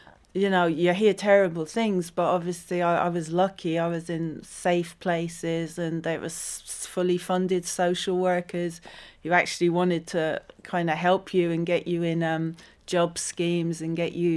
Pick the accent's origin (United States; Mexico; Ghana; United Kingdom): United Kingdom; London; I grew up out near Heathrow Airport